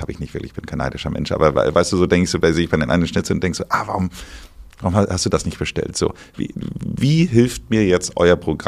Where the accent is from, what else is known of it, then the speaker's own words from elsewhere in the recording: Hamburg, Germany; now in Berlin, Germany; dass ich als Hamburger früher nicht so häufig da war wie jetzt als Berliner